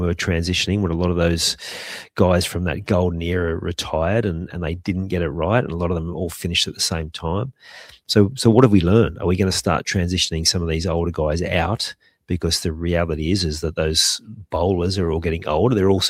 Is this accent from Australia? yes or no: yes; Australia; as Aussie fans, we've loved this one.